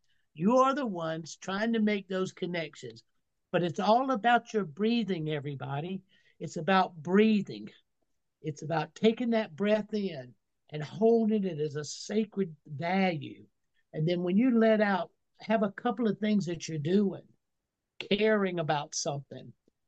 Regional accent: South Carolina, United States; You know, I'm from South Carolina. Hell, everybody goes to hell where I come from.

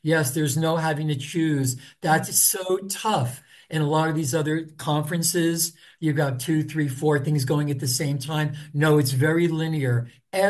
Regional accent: Northeast, United States; I was born in October. I'm from the Northeast. My family's from the Austrian Alps.

